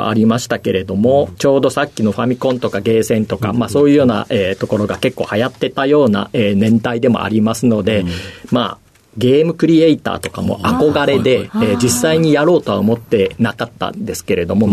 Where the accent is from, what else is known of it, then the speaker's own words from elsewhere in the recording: Hikone, Shiga, Japan; 滋賀県彦根市。